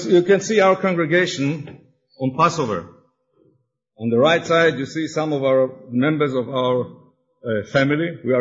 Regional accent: Ma'ale Adumim, Judea and Samaria Area, Israel; English is a second language; We are 10 from Israel, from Maale Adumim, the city near Jerusalem, on the east side of Jerusalem, on the way to the Dead Sea.

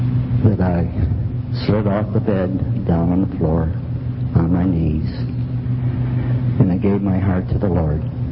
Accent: Detroit, Michigan, United States; I was immersed at the July 4th convention in Detroit. Of course, I was raised in Detroit.

